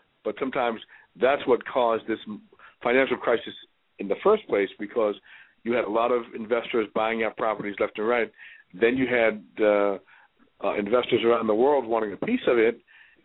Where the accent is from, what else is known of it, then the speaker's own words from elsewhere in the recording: Massachusetts, United States; born there; I was born in Massachusetts. I'm of Cape Verdean ancestry, if you know what that is.